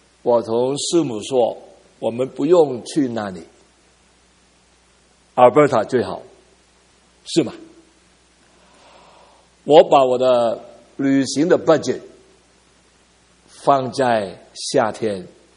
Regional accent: China; 我们是中国人，我们有为着祖国来祷告

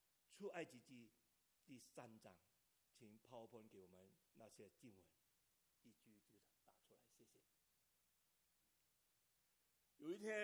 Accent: China; moved away; 今天特别是你跟我是中国人

